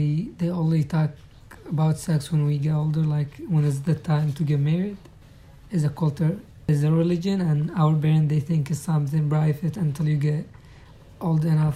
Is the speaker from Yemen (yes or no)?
yes; Yemen; now in Oakland, United States; I'm 19 years old. I'm from Yemen. I live in Oakland.